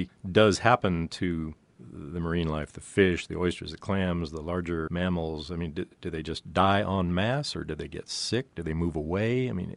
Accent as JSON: {"language": "English", "town": "Fort Pierce", "region": "Florida", "country": "United States", "tie": "born or raised there", "said": "When I was a kid growing up in Fort Pierce, Florida, about halfway down the lagoon on its east coast, we would go out."}